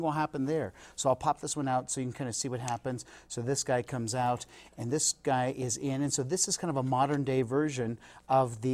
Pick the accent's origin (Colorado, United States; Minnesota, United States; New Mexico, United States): Colorado, United States; Denver; I grew up in the Denver public schools.